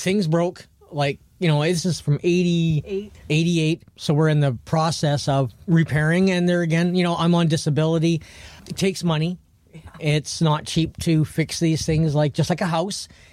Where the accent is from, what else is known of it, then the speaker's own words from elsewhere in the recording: Revelstoke, British Columbia, Canada; I'm 56 years old here in April. I was born here in Revelstoke back in 67. I've been gone for about a total of 10 years, but been here for about 45 years.